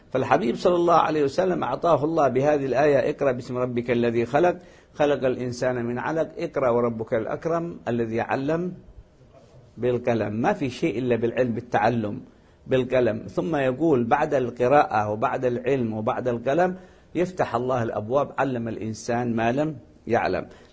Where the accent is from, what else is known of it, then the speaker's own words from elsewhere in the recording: Yemen; عندنا في اليمن الاستعمار البريطاني